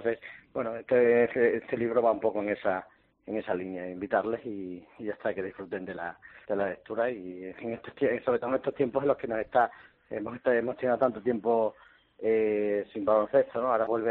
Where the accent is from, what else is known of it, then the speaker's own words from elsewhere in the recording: Cáceres, Extremadura, Spain; Yo soy de Cáceres y estoy aquí radicado